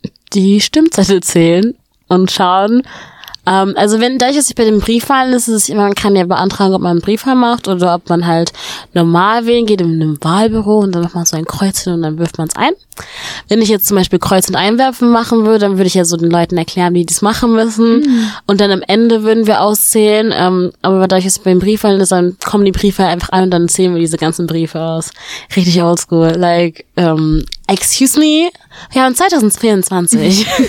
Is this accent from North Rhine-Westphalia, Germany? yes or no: yes; Bochum, North Rhine-Westphalia, Germany; ich komme aus Bochum, viel Bochum, ey, ich komme aus der Bochum.